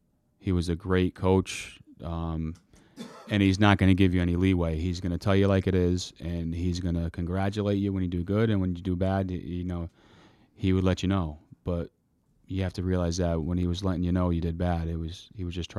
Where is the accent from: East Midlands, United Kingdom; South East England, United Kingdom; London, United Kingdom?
East Midlands, United Kingdom; Derby; And as being a kid and growing up in Derby and coming from my family, it's just that, you know, you kind of know that you have to do good.